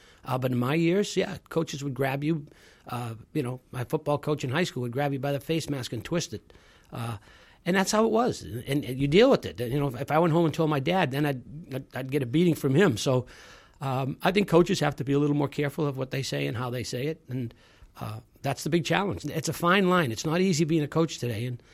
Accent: Winthrop, Massachusetts, United States; And I talk about growing up in Winthrop, my family, how I grew up, the environment I grew up in, my parents, my cousins, my aunts, my uncles are very much a part of my life.

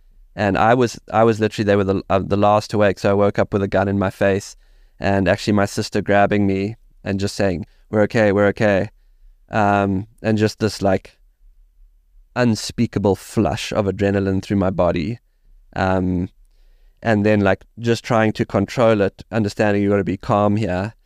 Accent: South Africa; Growing up in South Africa, safaris, tracking, being out on the land

